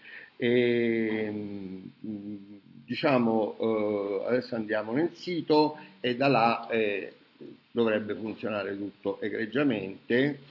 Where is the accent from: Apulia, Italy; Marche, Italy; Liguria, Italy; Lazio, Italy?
Lazio, Italy; Rome; mi è venuta poi in mente di parlare di un'opera a Milano, io romano